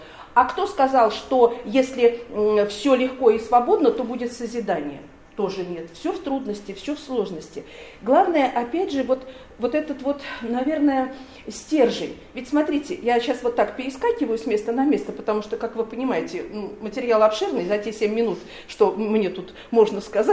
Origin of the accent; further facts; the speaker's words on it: Bryansk, Bryansk Oblast, Russia; born there; Я тоже родилась в Брянске, поэтому нам как бы понятно.